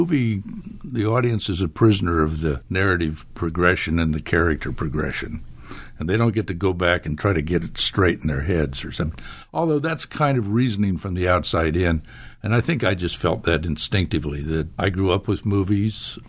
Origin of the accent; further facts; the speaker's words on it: Long Beach, California, United States; You grew up in the Valley, and I was from Long Beach.